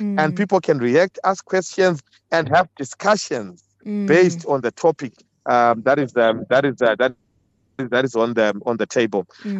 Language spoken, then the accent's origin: English; Zimbabwe; It's been popular even in my home country, Zimbabwe.